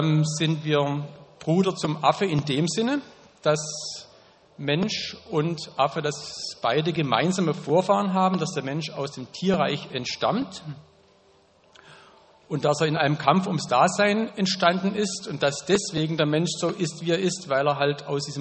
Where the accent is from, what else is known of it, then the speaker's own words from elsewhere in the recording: Klosterreichenbach, Baden-Württemberg, Germany; Ich komme aus dem Nordschwarzwald, aus dem Murgtal, genauer gesagt aus Kloster Reichenbach.